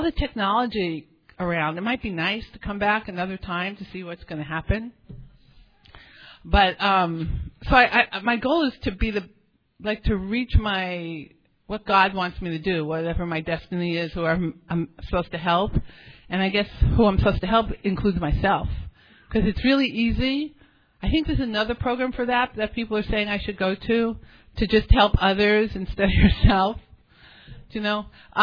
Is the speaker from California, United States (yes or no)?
no; New York City, New York, United States; it makes you strong growing up in New York City, you know, if you make it through